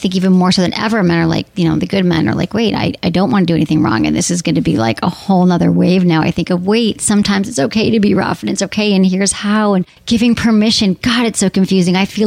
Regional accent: Michigan, United States; Liz, hello from my home state, Michigan

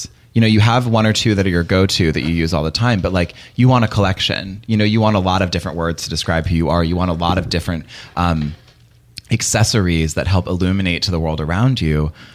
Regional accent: Raleigh, North Carolina, United States; I grew up in North Carolina, in Raleigh.

